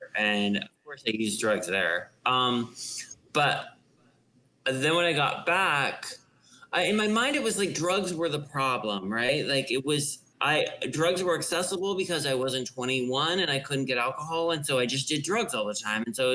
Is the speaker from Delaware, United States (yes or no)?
no; Denver, Colorado, United States; also born or lived in Golden, United States; I grew up in Denver, Colorado. And then I went to high school in Golden.